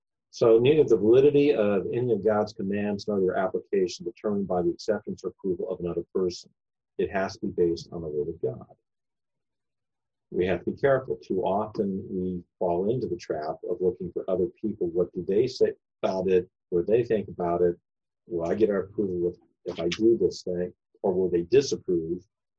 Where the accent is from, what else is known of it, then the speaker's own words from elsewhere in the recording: California, United States; Or how about this one, since I'm from California?